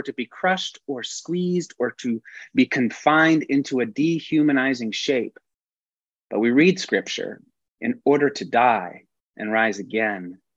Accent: Pennsylvania, United States; I grew up in Bucks County in Pennsylvania, which is right next to Lancaster County.

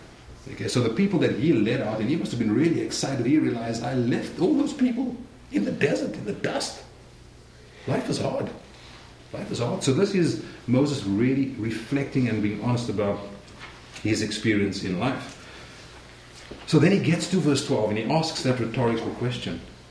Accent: South Africa; And as a South African, I know that.

